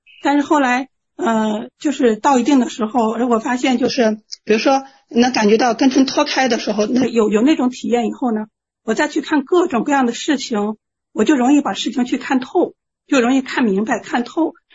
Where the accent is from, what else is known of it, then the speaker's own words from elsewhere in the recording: Qingdao, Shandong, China; 我是青岛的